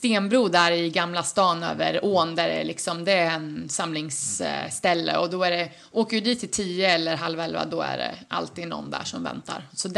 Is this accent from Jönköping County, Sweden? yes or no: no; Örebro, Örebro County, Sweden; now in Girona, Spain; men hemma i Örebro, men då är det hos mamma och pappa, så att det är mitt egna lilla tillhåll i Girona.